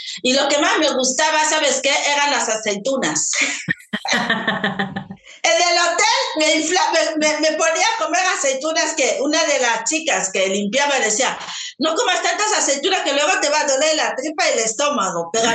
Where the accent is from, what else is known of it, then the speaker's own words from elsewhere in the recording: Equatorial Guinea; un país que forma parte de mi tierra, de mi cultura, de todo, porque somos colonia española, de Guinea Ecuatorial. Pero era la primera vez que yo pisaba España en el 1992.